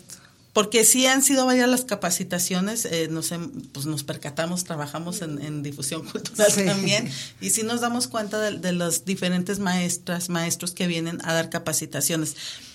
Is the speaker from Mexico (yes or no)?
yes; Mexico; nuestra identidad como mexicanos.